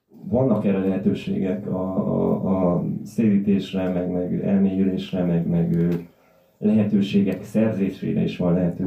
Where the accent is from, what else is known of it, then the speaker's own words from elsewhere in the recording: Budapest, Hungary; born there; én Budán születtem, Budapesten élek, Pesten is nagyon sok helyen éltem, 10 évig.